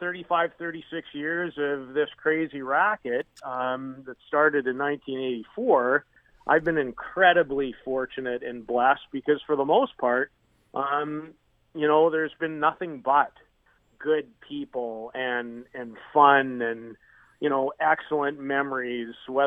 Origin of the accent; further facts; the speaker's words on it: Saskatoon, Saskatchewan, Canada; now in Estevan, Canada; I was from Saskatoon. I moved into this town named Estevan.